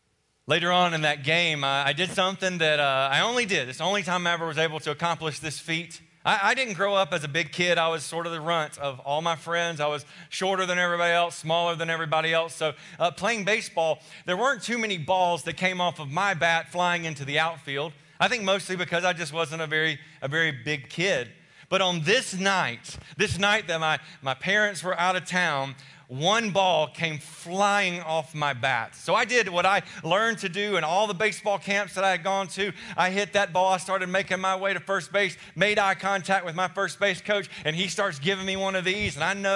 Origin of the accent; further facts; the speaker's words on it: Barnwell, South Carolina, United States; I'm also from South Carolina, another small town, Barnwell, South Carolina, and grew up in a similar sort of home where all my family lived in the same area